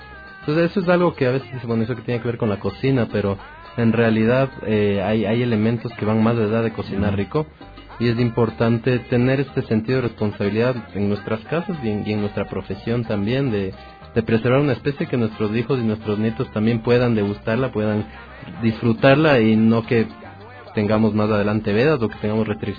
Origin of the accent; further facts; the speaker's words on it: Ecuador; Y es algo que nos da identidad en la parte culinaria como ecuatorianos.